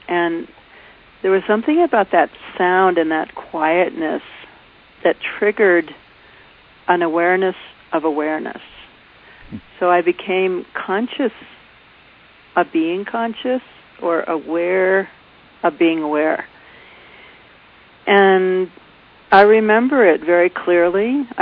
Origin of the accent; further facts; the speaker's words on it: New Hampshire, United States; also born or lived in Maine; Well, I grew up in New England, born in Maine, and then from 8 years on, grew up in New Hampshire.